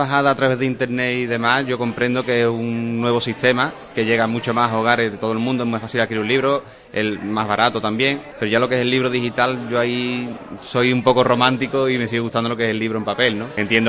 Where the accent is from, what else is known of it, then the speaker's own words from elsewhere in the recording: Montellano, Andalusia, Spain; porque soy de Montellano y hay muchos montellaneros aquí